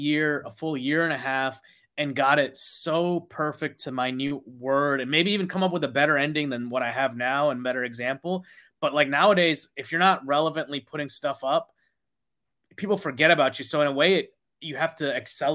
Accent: Texas, United States; oh, I'm a bad Indian myself. And I grew up in Texas. So I was like, I can't tolerate ethnic foods.

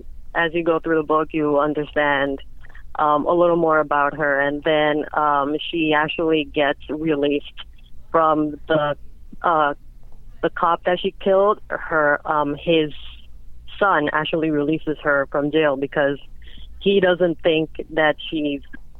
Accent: Mexico; also born or lived in Spain; now in Baltimore, United States; No, actually, I was born in Spain, and I grew up in Mexico.

